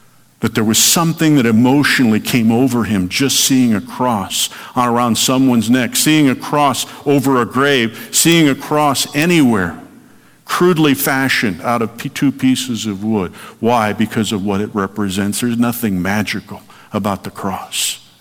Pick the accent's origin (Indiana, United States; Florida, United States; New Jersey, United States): Indiana, United States; Frankfort; lead a cancer support group in my hometown, Frankfort, Indiana.